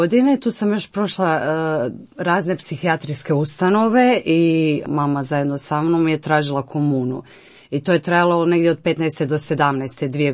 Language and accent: Croatian; Poreč, Istria County, Croatia; znači, odrasla sam u Poreču. Tu sam završila osnovnu školu. Srednju školu sam završila u Međimurju. Kao što si ti rekla, dolazim iz sportske obitelji i katoličke.